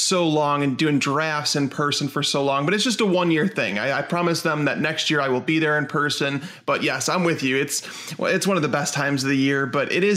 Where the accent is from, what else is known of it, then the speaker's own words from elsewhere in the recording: Chicago, Illinois, United States; because like I grew up in Chicago. So obviously I'm a Bears fan.